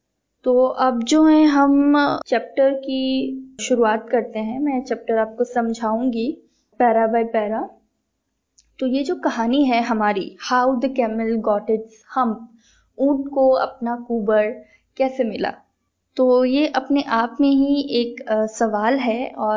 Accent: Rajasthan, India; और मैं राजस्थान से हूँ। मैंने अपनी स्कूलिंग भी राजस्थान से ही कंप्लीट की है और अपना ग्रेजुएशन मैंने दिल्ली यूनिवर्सिटी से पूरा किया है।

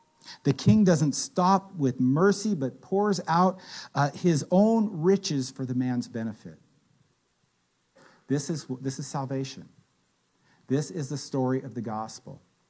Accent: Brooklyn, New York, United States; Yeah, I'm from Brooklyn.

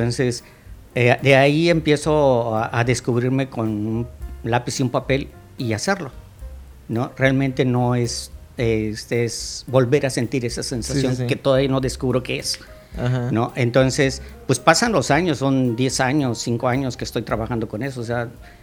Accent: Oaxaca, Mexico; born there; soy nacido en Oaxaca

